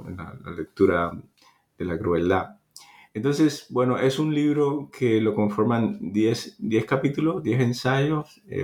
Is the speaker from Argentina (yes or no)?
no; Cuba; born there; creo que tal vez lo más importante es que nací en Cuba